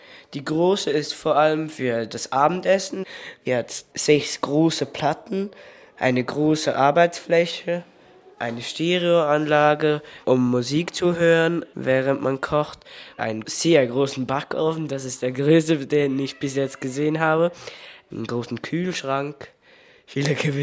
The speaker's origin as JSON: {"language": "German", "town": "Winterthur", "region": "Zurich", "country": "Switzerland", "said": "ich bin 13 Jahre alt und ich komme aus Winterthur in der Schweiz."}